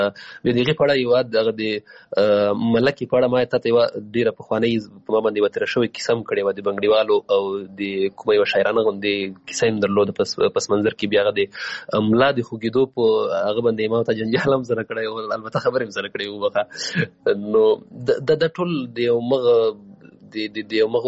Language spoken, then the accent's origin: Pashto; Paktika, Afghanistan; also born or lived in Waziristan, Pakistan; زه پیدا شوی په وزیرستان کې یم بیا بیرته کډه شوی پکتیکا کې یم او پکتیکا غوندې یو ولایت کې یوه وړه سیمه چې هغوی تاجک نشینه یا دري ژبې دي